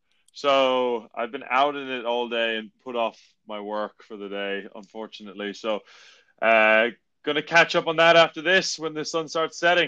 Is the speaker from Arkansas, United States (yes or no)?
no; New York, United States; We spent 10 years growing up in New York, just outside the city.